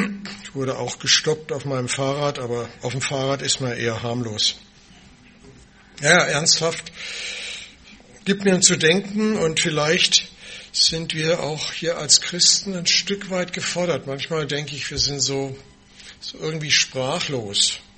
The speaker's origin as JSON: {"language": "German", "town": "Munich", "region": "Bavaria", "country": "Germany", "tie": "born there", "said": "wer mich noch nicht kennt, geboren in München, aufgewachsen und gelebt meist woanders und jetzt wieder da."}